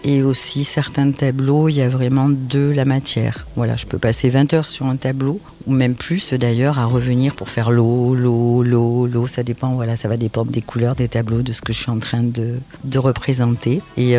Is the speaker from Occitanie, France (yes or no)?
no; Nouvelle-Aquitaine, France; Moi je suis originaire de la Corrèze et ça fait maintenant 11 ans que je vis dans ce Gers magnifique.